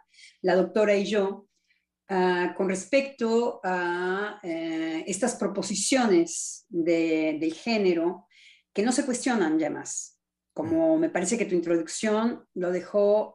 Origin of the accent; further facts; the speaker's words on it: Mexico City, Mexico; Entonces yo soy chilanga.